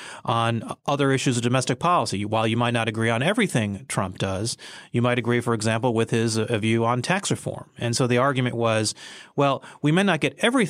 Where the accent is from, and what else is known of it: Michigan, United States; born or raised there